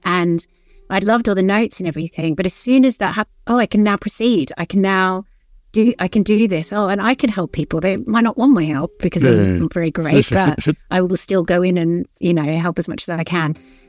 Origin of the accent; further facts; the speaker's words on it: Australia; I'm Australian, I don't hang out in the snow.